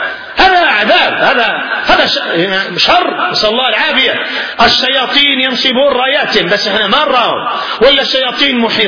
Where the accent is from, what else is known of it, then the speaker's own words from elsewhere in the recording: Yemen; نحن عندنا في اليمن